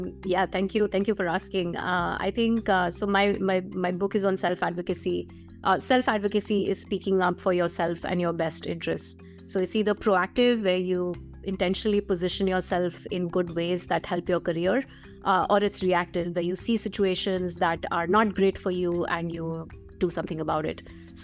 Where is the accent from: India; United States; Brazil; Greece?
India; And, you know, I grew up in India as well.